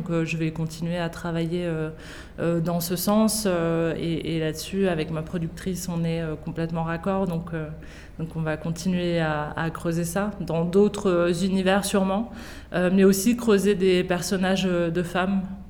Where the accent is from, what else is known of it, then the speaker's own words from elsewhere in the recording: Normandy, France; La première, c'est parce que je suis normande d'origine, moi.